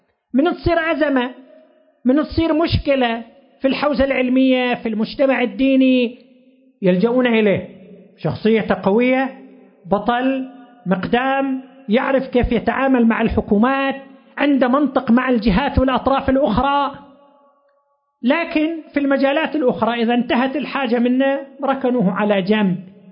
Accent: Qatif, Eastern Province, Saudi Arabia; عندنا في القطيف أيضا كفاءات علمية وفكرية كثيرة

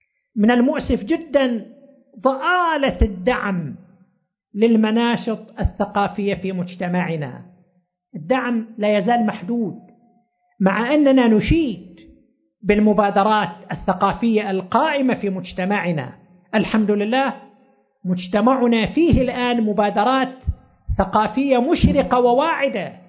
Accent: Qatif, Eastern Province, Saudi Arabia; تأسست عندنا في القطيف دار نشر

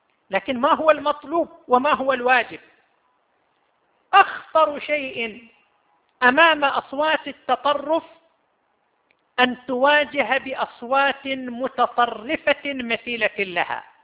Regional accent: Saudi Arabia; يتحدث العاملون في وزارة الإعلام عندنا في المملكة العربية السعودية

